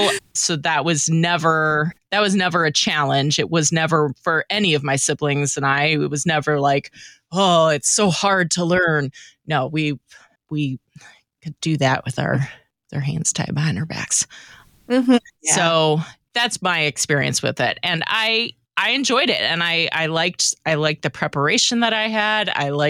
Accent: Little Rock, Arkansas, United States; also born or lived in New Orleans; When I was growing up in Little Rock, I don't know, maybe there was a Lutheran school, maybe not, but Little Rock, Arkansas is not a hotbed of Lutherans. Then we moved to New Orleans, even fewer Lutherans.

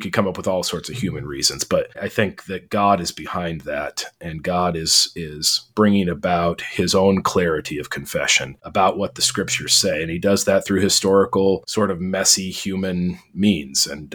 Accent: Washington, United States; I'm from Central Washington, or I've been in Central Washington prior to this, and there are lots of wildfires

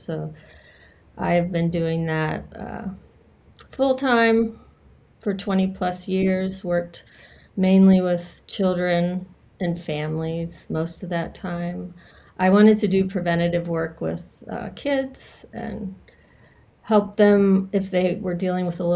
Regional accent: St. Louis, Missouri, United States; also born or lived in Minnesota; I'm originally from St. Louis, but being in the ministry has taken us, mainly was for 28 years, a parish pastor. So we started in Minnesota

